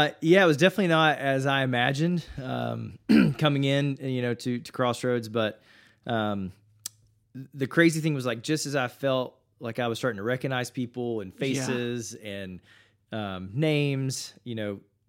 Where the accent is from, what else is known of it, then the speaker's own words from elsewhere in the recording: Knoxville, Tennessee, United States; Well, I grew up in Knoxville, so not too far from UT's campus